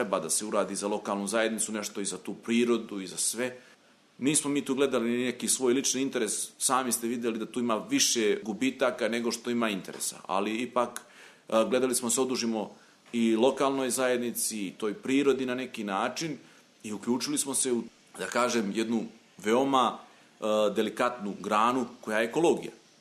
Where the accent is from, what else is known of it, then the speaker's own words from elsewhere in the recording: Brodarevo, Zlatibor District, Serbia; ja sam odrastao pored Lima i znamo šta nam taj Lim znači.